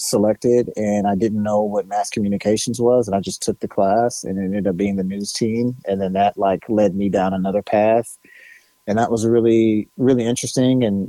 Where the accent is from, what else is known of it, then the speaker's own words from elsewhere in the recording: Indianapolis, Indiana, United States; also born or lived in Mishawaka; So I grew up, born and bred in Indianapolis, Indiana. I was actually born in Mishawaka, which is northern Indiana, in the hospital there in Mishawaka.